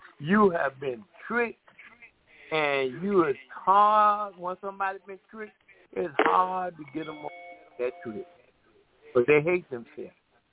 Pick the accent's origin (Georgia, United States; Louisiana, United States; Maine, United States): Georgia, United States; I'm from Atlanta, Georgia. I mean, from Cato, Georgia.